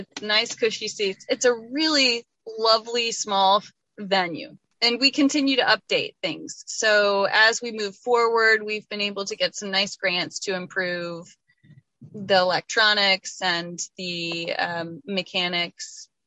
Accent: Washington, District of Columbia, United States; moved away as an adult; I've had to learn how to live in a small community because I'm originally from Washington, D.C.

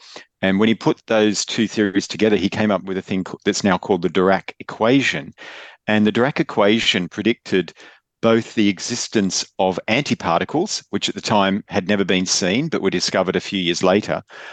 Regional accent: Australia; I am Australian originally, but did PhD in Cambridge.

